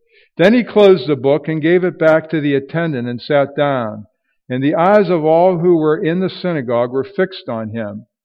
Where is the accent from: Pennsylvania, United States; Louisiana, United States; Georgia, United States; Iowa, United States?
Pennsylvania, United States; Irwin; now in Greensburg, United States; I'm about 10 miles from my hometown in Irwin, PA. We're in Greensburg now.